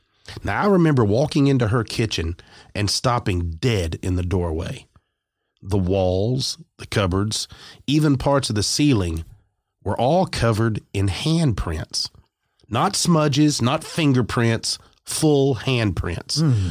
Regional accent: Bury, North West England, United Kingdom; I grew up in Bury in Greater Manchester, England.

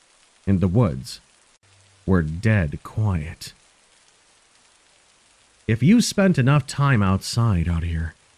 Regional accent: Grayling, Michigan, United States; I grew up hunting around the Grayling area of Michigan. My family owns a small patch of property about 20 miles outside of town

